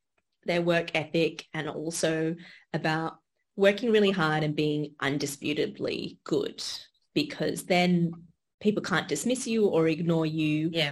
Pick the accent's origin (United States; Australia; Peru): Australia; I grew up in Australia. So I guess although I'm Indian Australian, I probably identify more as Australian.